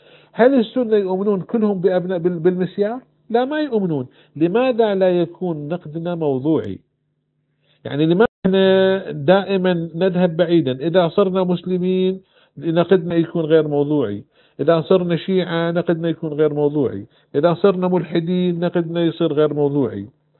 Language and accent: Arabic; Iraq; moved away as an adult; يعني اتصور انا خرجت من العراق عمري 19 سنة